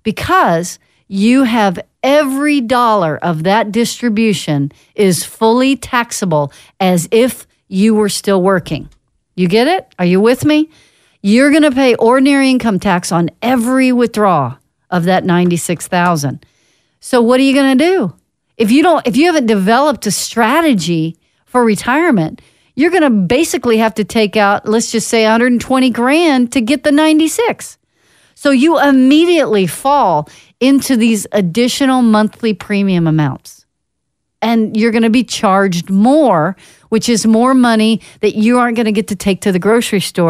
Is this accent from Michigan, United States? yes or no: no; Dallas, Texas, United States; When I was growing up in Dallas, you know, we'd drive down Central Expressway, we'd go down I-35, no big deal, just driving, not any big deal.